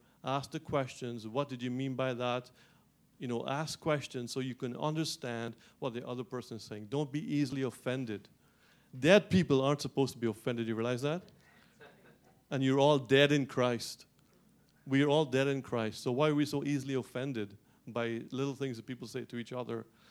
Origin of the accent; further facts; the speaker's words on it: Guyana; moved away; I grew up in Guyana, as you know.